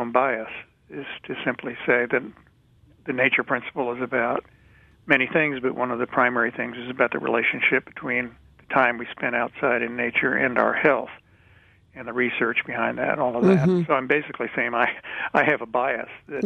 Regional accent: Raytown, Missouri, United States; Well, as a kid, I grew up outside of Raytown, Missouri, outside of Kansas City, and right on the edge of the suburbs.

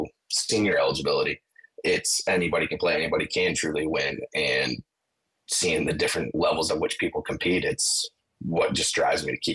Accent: Wisconsin, United States; He is actually from California. I am from Wisconsin here myself.

